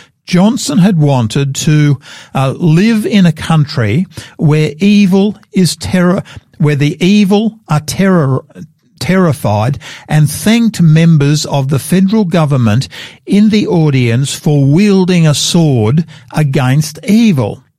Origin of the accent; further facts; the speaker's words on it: Australia; I'm an Australian. I'm very proud of my country.